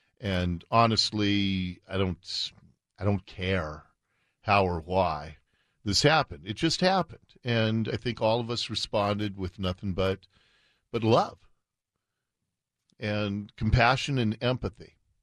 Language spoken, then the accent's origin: English; Seattle, Washington, United States; I was born in Seattle. I grew up on the mean streets of Ballard. My wife and I bought our first house in Ballard, and we still live in the suburbs of Seattle.